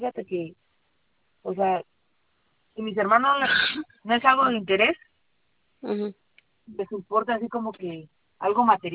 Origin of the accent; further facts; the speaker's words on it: Veracruz, Mexico; Yo te puedo enseñar a hacer el pozole del Veracruz, como allá en mi tierra.